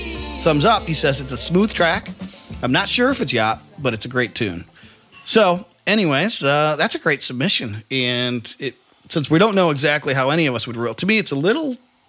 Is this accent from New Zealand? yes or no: yes; New Zealand; As your Kiwi fan here, I've been looking for New Zealand yacht, but it's hard to find.